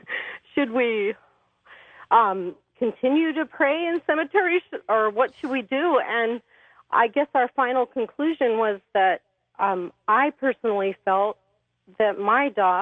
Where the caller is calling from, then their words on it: Spokane, Washington, United States; I'm calling from Spokane, Washington.